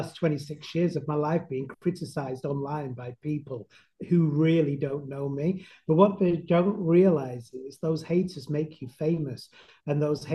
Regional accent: Manchester, North West England, United Kingdom; And I'm from Manchester. I can talk all day to whoever the hell wants to talk to me.

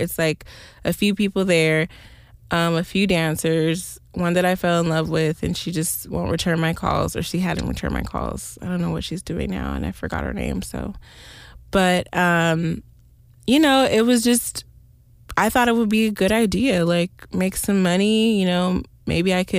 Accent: California, United States; because I was from California, they hit me with trafficking.

